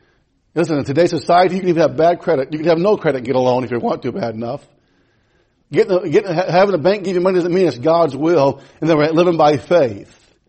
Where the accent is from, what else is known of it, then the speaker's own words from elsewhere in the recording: United States; I am an American.